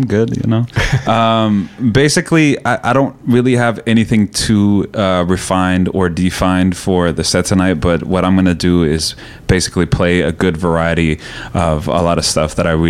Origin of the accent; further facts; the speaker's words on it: Iceland; I'm originally from Iceland